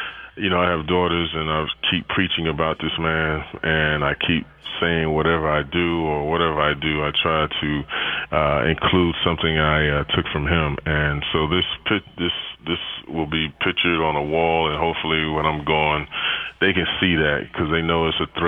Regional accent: New York, United States; I mean, I'm from New York, and I'm rooming with a manager

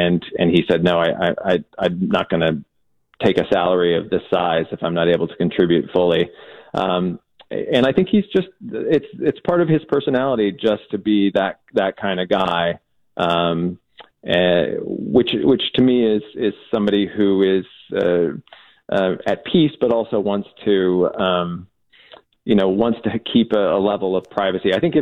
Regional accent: St. Louis, Missouri, United States; I grew up in the St. Louis area, and, going back into St. Louis to film

